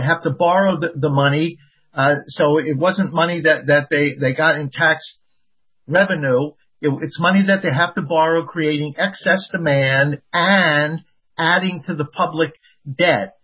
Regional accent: Philadelphia, Pennsylvania, United States; born there; I live near Philadelphia. I was born in Philadelphia.

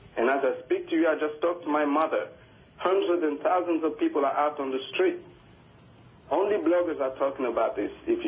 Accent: Gabon; I'm from Gabon, and let me tell you

